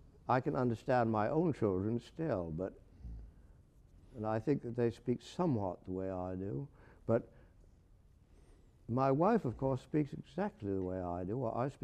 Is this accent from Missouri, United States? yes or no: yes; Kansas City, Missouri, United States; born there; So that mother was born in Topeka, Kansas, and I was born in Kansas City, Missouri.